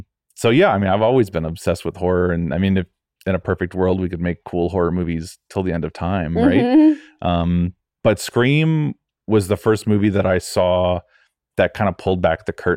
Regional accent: Florida, United States; I grew up in the Florida Keys. So we were on an island. And so it's kind of like hard to find a lot of stuff.

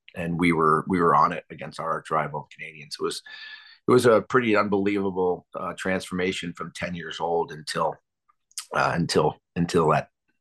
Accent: East Coast, United States; And growing up on the East Coast was really fortunate for me.

